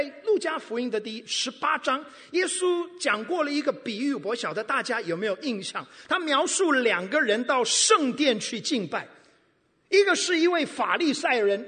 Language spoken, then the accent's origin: Chinese; Taiwan; 我是在台湾出生长大的